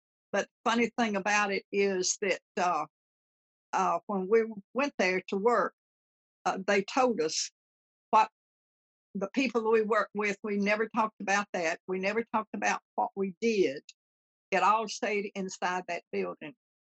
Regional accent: Mississippi, United States; now in Washington, United States; I was from Flower Talk, Mississippi.

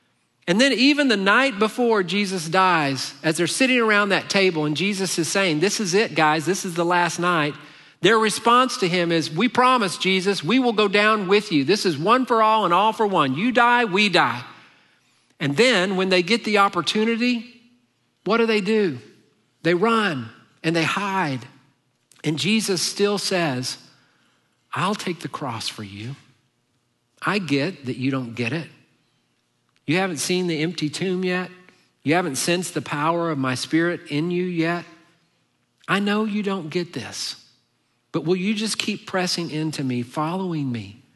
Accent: United States; And I think for us, especially growing up in America, we like to bring our American culture and kind of mix it with the kingdom of God culture, right?

